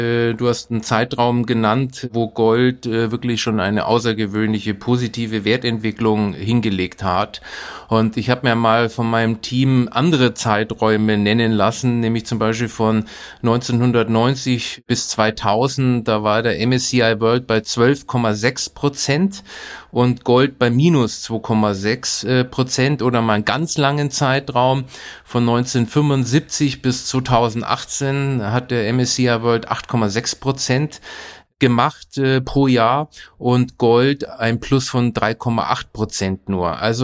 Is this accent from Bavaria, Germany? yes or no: yes; Nuremberg, Bavaria, Germany; Ich bin ja in Nürnberg aufgewachsen